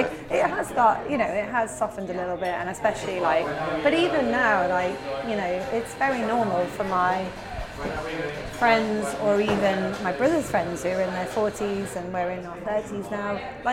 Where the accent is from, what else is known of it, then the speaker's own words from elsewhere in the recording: Liverpool, North West England, United Kingdom; growing up in Liverpool and having the pub and bar scene we did until I moved away.